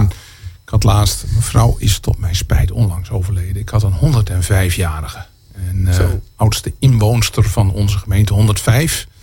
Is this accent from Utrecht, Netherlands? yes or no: no; Veendam, Groningen, Netherlands; also born or lived in Pekela; Ik kom uit Oost-Groningen. Pekela, Veendam opgegroeid. En ja, dat is toch een ander Gronings dan Westerkwartier.